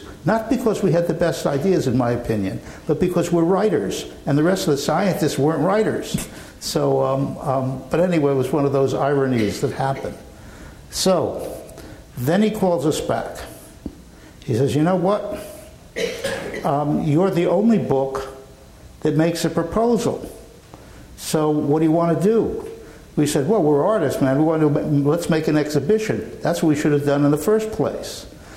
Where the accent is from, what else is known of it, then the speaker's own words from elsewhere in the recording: California, United States; After all, we're from California, and if we make a big mistake, we're going to really get chewed on.